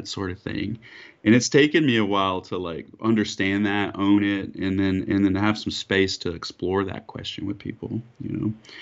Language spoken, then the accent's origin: English; Arkansas, United States; growing up in Arkansas, being very conscious of like the race issues there, but not maybe having the words for it